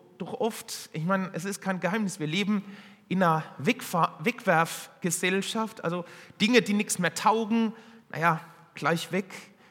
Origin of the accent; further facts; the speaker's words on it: Wiesloch, Baden-Württemberg, Germany; Und ja, wir kommen aus Wiesloch.